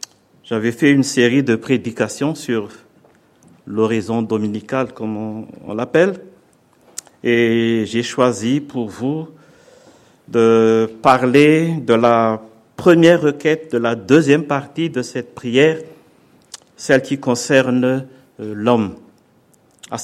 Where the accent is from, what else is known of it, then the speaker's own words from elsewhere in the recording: Madagascar; comme il arrive parfois chez nous à Madagascar. On fait des retournements des morts, mais avant de faire cela, on fait un culte.